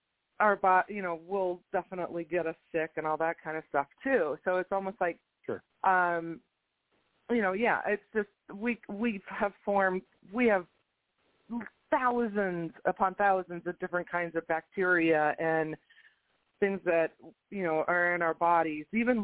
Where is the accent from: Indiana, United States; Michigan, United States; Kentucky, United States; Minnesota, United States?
Minnesota, United States; my sister and I, when we were growing up in Minnesota, my grandpa had a farm about an hour or so out of the city